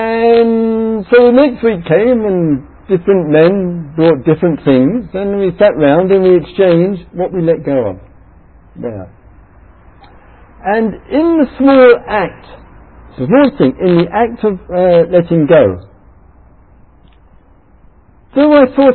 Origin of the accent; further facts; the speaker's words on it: Totnes, South West England, United Kingdom; In my hometown once, I was running on in Totnes, it's in the west country of England, it's called, it's referred to in England as Britain's New Age capital